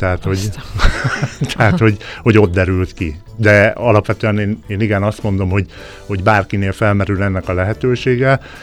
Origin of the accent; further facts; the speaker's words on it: Gárdony, Fejér, Hungary; tehát, hogy én Gárdonyban nevelkedtem, a mai napig imádom, a mai napig ott élek